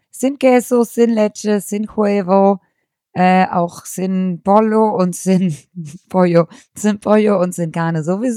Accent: Cologne, North Rhine-Westphalia, Germany; Ja, ich bin auch aus Köln.

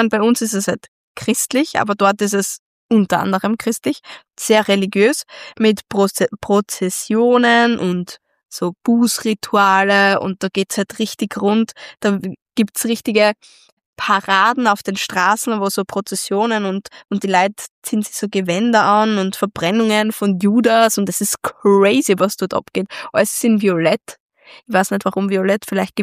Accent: Styria, Austria; bei uns in der Steiermark ist das eigentlich wenig

